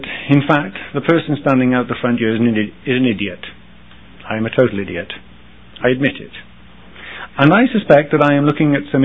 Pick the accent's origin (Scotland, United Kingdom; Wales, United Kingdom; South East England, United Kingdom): Wales, United Kingdom; I come from Wales. And Wales is very small. It's about 50 miles wide and about 100 miles long. That's all it is. And there's a few million Welsh people. We are dominated by the English.